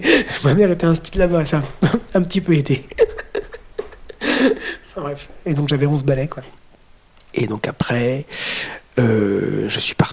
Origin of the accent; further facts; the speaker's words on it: Saint-Nicolas-du-Pélem, Brittany, France; Je suis originaire de Saint-Nicolas-du-Pelhem, dans le centre-Bretagne. C'est un coin vraiment d'une culture qui n'est pas sous cloche du tout, qui était très vivante.